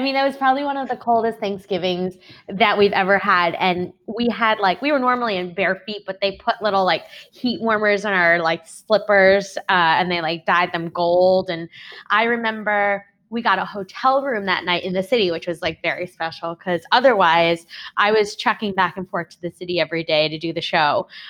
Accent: East Meadow, New York, United States; East Meadow, yeah.

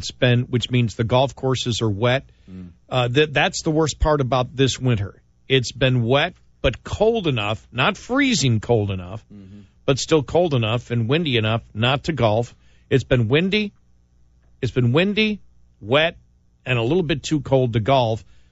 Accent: New York, United States; some of these people are actually from where I grew up in New York.

